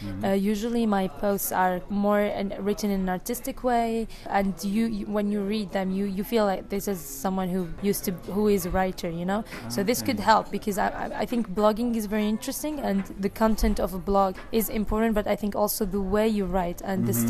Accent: Tunisia; English is a second language; I'm 20 years old. I'm coming from Tunisia. But I'm also half Iraqi, half Tunisian.

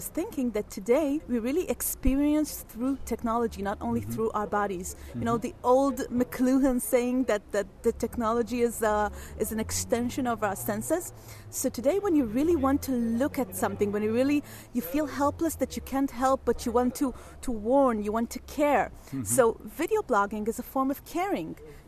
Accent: Tel Aviv, Tel Aviv District, Israel; I'm from Tel Aviv, Israel

